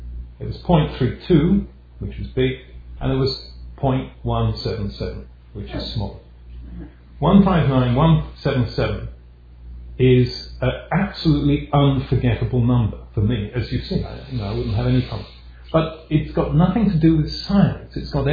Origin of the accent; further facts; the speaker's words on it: United Kingdom; sort of completes my downfall as a British academic